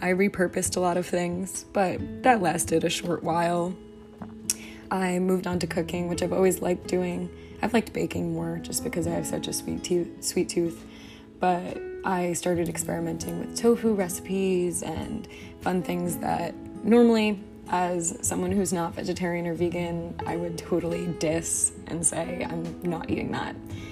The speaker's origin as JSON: {"language": "English", "region": "New York", "country": "United States", "said": "I mentioned I'm from New York, so I'm in the hub of it all"}